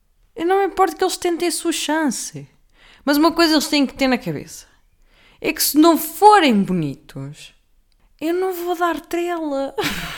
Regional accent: Centro, Portugal; alguns humoristas da minha terra. Opa, da minha terra e da zona de Leiria e Coimbra

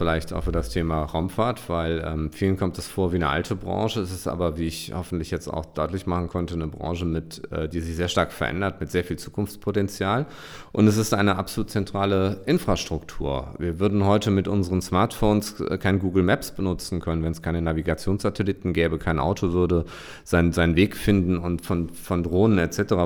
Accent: Germany; Und ich finde es wichtig, dass wir als Deutsche mit dabei sind.

